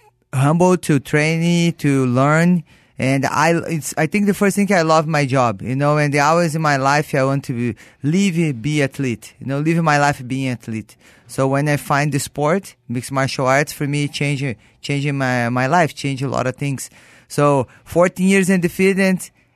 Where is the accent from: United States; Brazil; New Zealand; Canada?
Brazil; English is a second language; I grew up in Brazil. I was no rich family